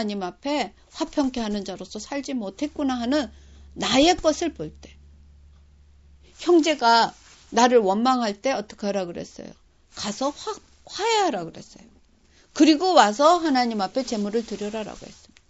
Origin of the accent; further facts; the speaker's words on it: South Korea; 저는 일본하고 한국을 이렇게 보면서, 전 한국 사람이잖아요.